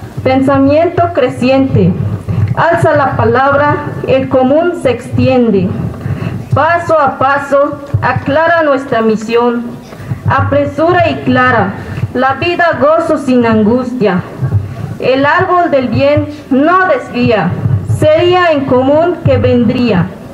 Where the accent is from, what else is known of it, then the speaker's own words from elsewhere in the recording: Chiapas, Mexico; Yo vengo del Caracol 3, La Garrucha, zona selva central